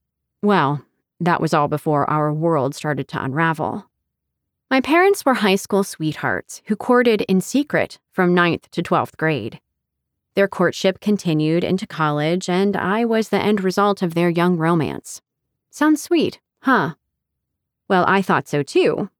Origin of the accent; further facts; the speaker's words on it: St. Thomas, U.S. Virgin Islands; I was born and raised on the Caribbean island of St. Thomas in the U.S. Virgin Islands. That's about 30 minutes away from Puerto Rico if you need a better frame of reference.